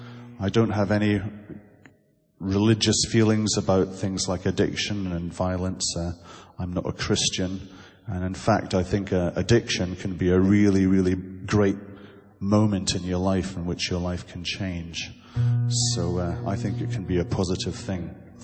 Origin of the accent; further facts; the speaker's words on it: Scotland, United Kingdom; I'm from Scotland. I'm 52 years old.